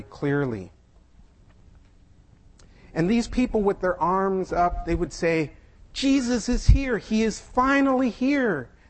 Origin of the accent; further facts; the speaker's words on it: San Diego, California, United States; It was actually a revelation seminar in San Diego, my hometown.